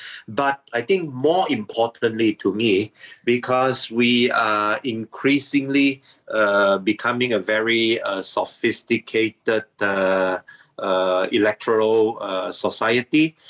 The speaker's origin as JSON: {"language": "English", "region": "Sabah", "country": "Malaysia", "said": "Warisan, even though I'm also from Sabah"}